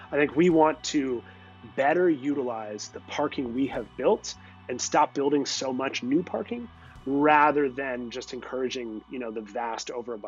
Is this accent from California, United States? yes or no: yes; Palo Alto, California, United States; I'll go back to that Palo Alto example because it's my hometown and I feel it very personally.